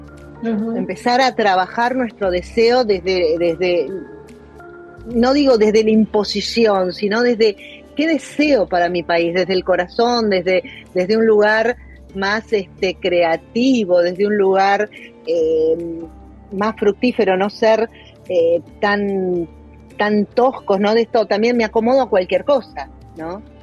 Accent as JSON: {"language": "Spanish", "country": "Argentina", "said": "Ahí somos muy los argentinos."}